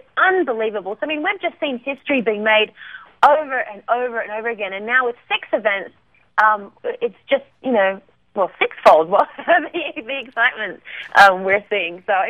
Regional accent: Aspen, Colorado, United States; really looking forward to Aspen, which is my hometown. So this is where I live.

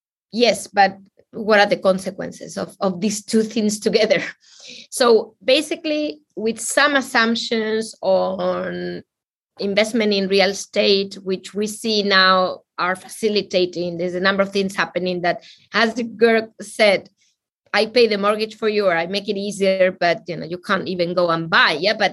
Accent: Spain; It reminds me of my home country, you know, when Zapatero was a PM, prime minister, and he started digging all, I mean, because he needed to spend this money for Spain to grow.

